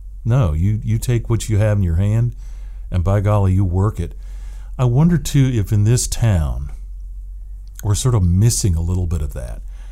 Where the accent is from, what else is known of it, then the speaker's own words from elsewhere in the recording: Lake Forest Park, Washington, United States; Because I still have friends from high school that I grew up with in Lake Forest Park, and they share this same sort of sense of community.